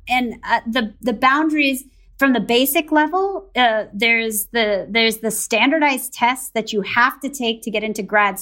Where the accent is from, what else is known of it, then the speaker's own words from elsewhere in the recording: New York, United States; And as I grew up in the New York area, I also was somebody that kind of struggled in various aspects of school